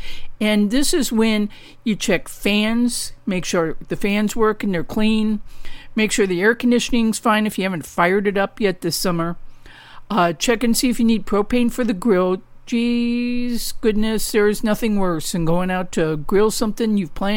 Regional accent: St. Louis, Missouri, United States; like St. Louis or south of Chicago, where I grew up in St. Louis, Mr. D grew up south of Chicago

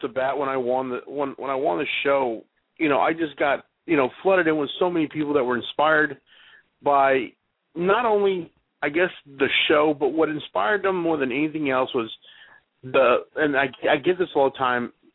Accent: Uvalde, Texas, United States; my Hispanic culture, my family, my hometown of Uvalde, New Braunfels, all those people that saw me grow and helped me become the guy I am today.

